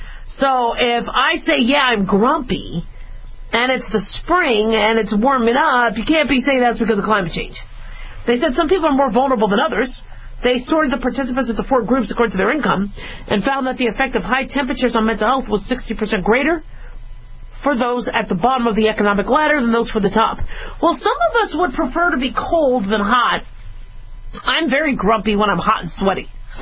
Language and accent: English; Phoenix, Arizona, United States; born or raised there; also born or lived in Las Vegas / Los Angeles